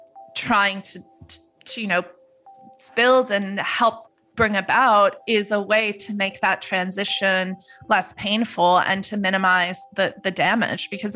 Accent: Netherlands; English is a second language; When I was a kid growing up in Holland

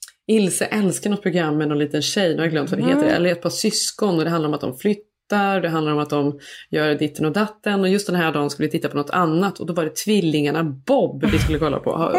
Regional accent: Sweden; jag är ju svensk, det är ju så jag ser mig själv

